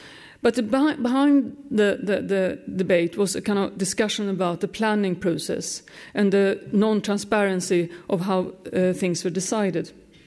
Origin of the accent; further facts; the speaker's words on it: Stockholm, Stockholm County, Sweden; English is a second language; Growing up in Stockholm in the 1970s